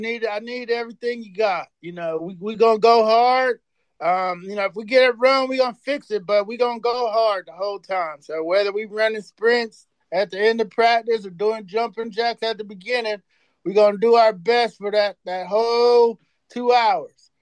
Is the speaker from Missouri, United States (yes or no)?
yes; St. Louis, Missouri, United States; I was from St. Louis, so we used to scrimmage each other.